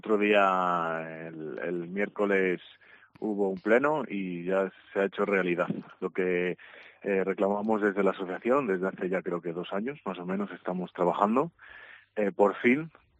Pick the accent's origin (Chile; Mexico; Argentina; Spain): Spain; Castile and León; Queremos que se siente a la mesa con los zamoranos, como castellano-leonés